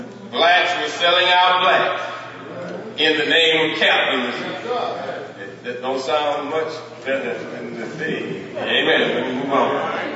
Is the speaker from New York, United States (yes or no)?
no; Texas, United States; Now, I grew up in the South, in Texas, and they raised cotton.